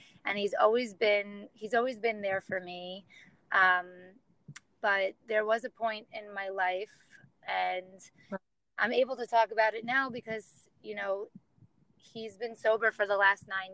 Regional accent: New York, United States; I was born and raised in New York in Long Island, and I'm 34 years old.

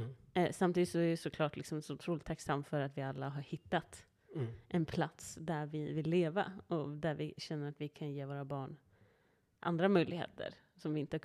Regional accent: Sweden; Vi är ju svenskar också.

